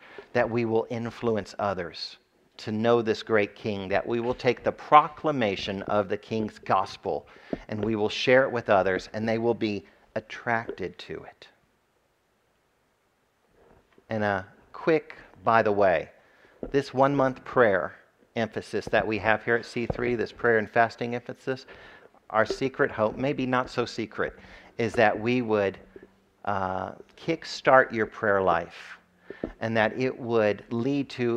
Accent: United States; I think that's because I'm an American through and through.

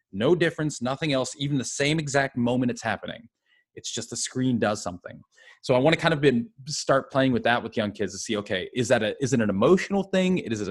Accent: United States; moved away; So I'm from the States originally. And then I was a teacher originally back in when I lived in the West Coast, so LA, Seattle.

